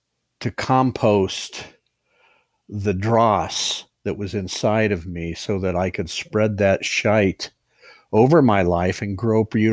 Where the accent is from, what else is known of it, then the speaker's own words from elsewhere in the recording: Ohio, United States; moved away as an adult; I'm from Ohio.